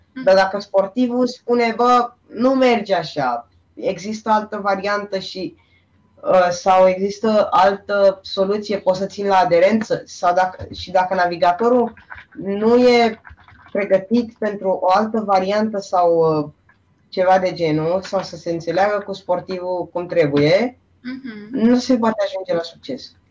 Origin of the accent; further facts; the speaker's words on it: Buzău, Buzău County, Romania; Nu, eu sunt din Buzău. Eu sunt din Buzău